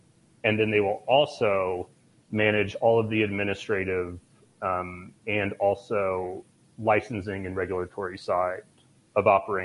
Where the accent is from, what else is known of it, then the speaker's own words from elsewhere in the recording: Rensselaer, Indiana, United States; So I grew up in Rensselaer, and I moved back here about 10 years ago.